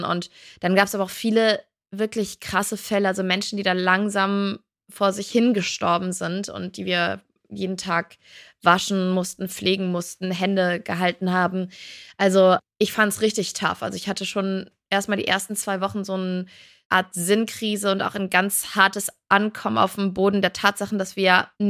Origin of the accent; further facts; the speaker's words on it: Cologne, North Rhine-Westphalia, Germany; Ja, gut, ich bin halt Rheinländerin, ich komme aus Köln